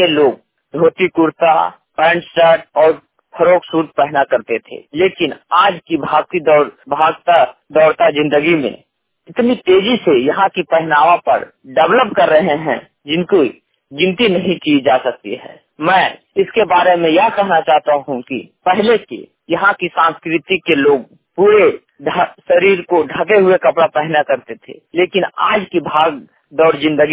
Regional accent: Hazaribagh, Jharkhand, India; ग्राम post बादम, थाना बड़का गाँव, जिला हजारीबाग, राज्य झारखंड का निवासी हूँ।

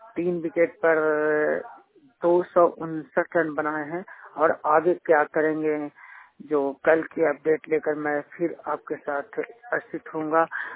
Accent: Gaya, Bihar, India; मैं बिहार गया का रहने वाला हूँ।

